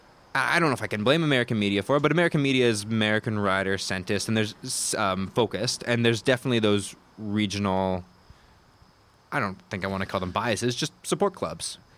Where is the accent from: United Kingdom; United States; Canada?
Canada; But as a Canadian, I very much feel like I'm often forgotten